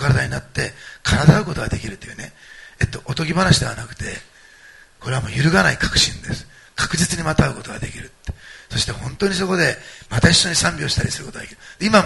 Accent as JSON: {"language": "Japanese", "region": "Osaka", "country": "Japan", "tie": "born or raised there", "said": "大阪、私の実家なんで大阪で私の両親っていうか父も手伝ってくれて"}